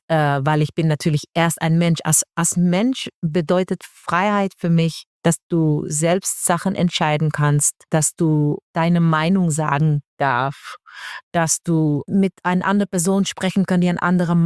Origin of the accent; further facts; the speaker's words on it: Netherlands; German is a second language; now in Germany; weil ich bin aufgewachsen in Holland und bei uns ist halt alles flach.